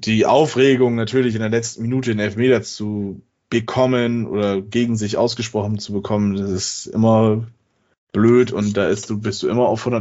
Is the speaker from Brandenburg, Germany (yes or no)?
no; Bremen, Germany; den ich als Bremer ganz ehrlich sagen muss